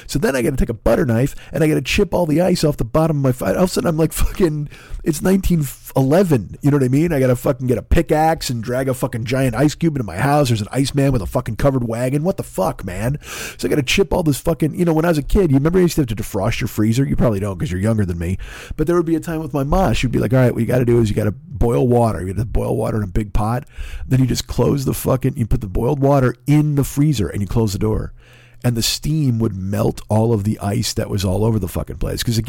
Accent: United States; What has happened to me as a person, as a man, as a human being, as an American?

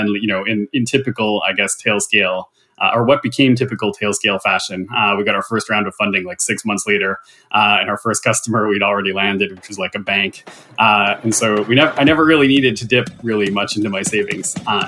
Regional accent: Canada; I'm from Canada. I lived in New York while I was working at Google.

